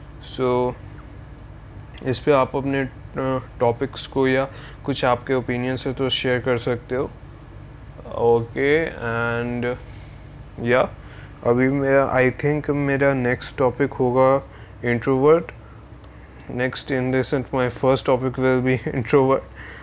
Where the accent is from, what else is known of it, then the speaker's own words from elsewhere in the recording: Patna, Bihar, India; And in that state I live in the capital of that state. सो मैं पटना से बोलूँ, मैं पटना से हूँ.